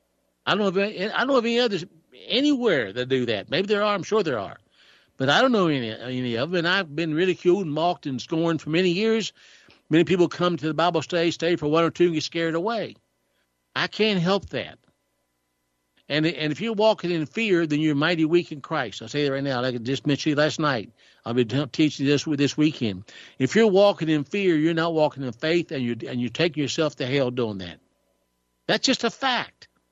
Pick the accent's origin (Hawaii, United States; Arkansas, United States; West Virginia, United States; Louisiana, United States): West Virginia, United States; I was born and reared in West Virginia.